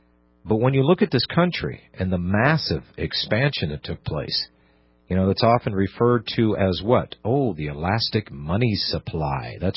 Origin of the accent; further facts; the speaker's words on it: Pennsylvania, United States; I remember this as a kid growing up in Pennsylvania, that not everything was located at the mall.